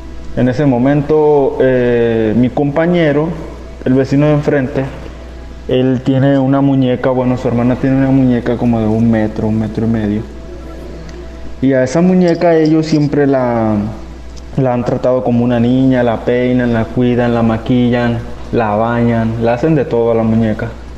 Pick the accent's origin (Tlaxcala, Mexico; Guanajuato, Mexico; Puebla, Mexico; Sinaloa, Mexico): Sinaloa, Mexico; Mazatlán; now in Victoria, Canada; Soy mexicano, vivo aquí en Canadá, en la isla Victoria.